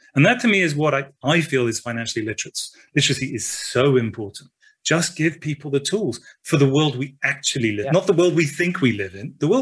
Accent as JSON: {"language": "English", "country": "United Kingdom", "said": "I'm a Brit"}